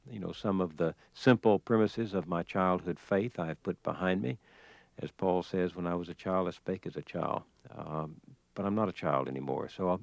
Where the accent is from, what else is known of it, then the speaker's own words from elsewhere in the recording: the South, United States; Also because growing up in the South, where conversation was a part of the hearth, and looking other people in the eye was a part of protocol